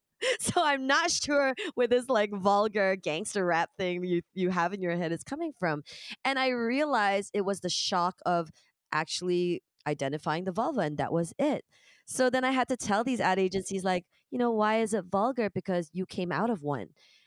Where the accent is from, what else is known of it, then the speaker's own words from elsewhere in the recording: Canada; I grew up in Canada